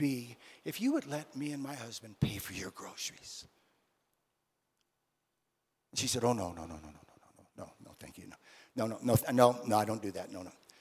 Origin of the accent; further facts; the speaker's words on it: Australia; Now, I'm from Australia.